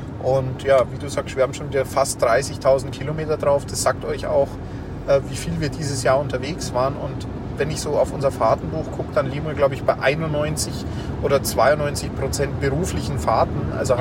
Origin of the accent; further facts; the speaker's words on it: Augsburg, Bavaria, Germany; so als Bayern als Augsburger nicht unbedingt verstehen